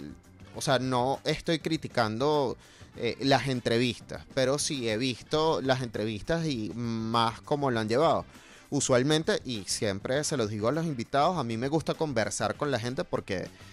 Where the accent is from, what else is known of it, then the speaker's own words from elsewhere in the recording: Venezuela; tengo que decir que una de las cosas por las que como venezolano me siento más orgulloso es que en nuestro país tenemos una gran camada de directoras